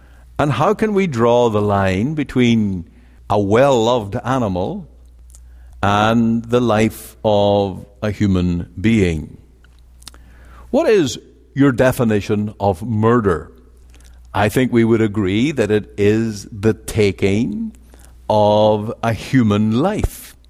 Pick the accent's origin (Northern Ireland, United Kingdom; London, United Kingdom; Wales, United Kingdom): Northern Ireland, United Kingdom; now in Canada; the disorder that I grew up in Northern Ireland.